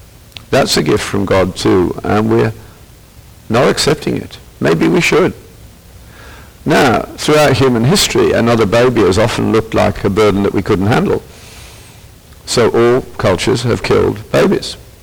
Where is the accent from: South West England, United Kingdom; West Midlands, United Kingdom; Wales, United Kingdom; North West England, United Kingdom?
West Midlands, United Kingdom; Birmingham; And growing up in Birmingham, which was the industrial centre of Britain, was one of the two best schools in England, intellectually.